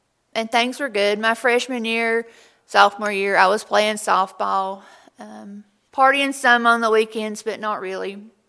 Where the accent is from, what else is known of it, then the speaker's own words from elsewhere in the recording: Monroe, North Carolina, United States; Growing up, I had a great childhood. My daddy is a pastor. But when I was younger, we're from Monroe, North Carolina.